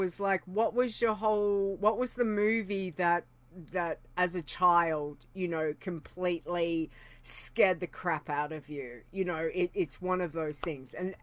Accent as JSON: {"language": "English", "town": "Rockhampton", "region": "Queensland", "country": "Australia", "tie": "born or raised there", "said": "I come from Rockhampton, which is halfway up the Queensland coast. Hot hole of a place that it is. Very hot, very humid, very dry."}